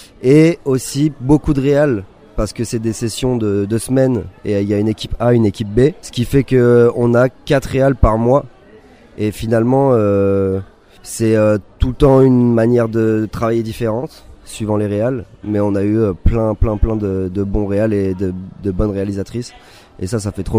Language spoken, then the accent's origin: French; Bordeaux, Nouvelle-Aquitaine, France; à la base je suis originaire de Bordeaux